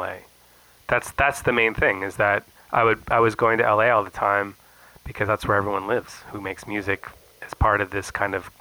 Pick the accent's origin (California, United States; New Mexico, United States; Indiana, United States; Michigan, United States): California, United States; San Francisco; now in Los Angeles, United States; Yeah, I live in L.A., but I'm from San Francisco. I'm more San Francisco than any of you cats will ever be.